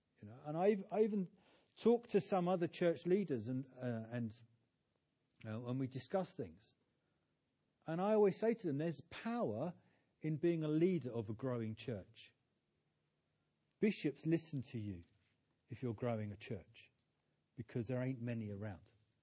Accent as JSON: {"language": "English", "country": "United Kingdom", "said": "obviously being British, I went, that's really good."}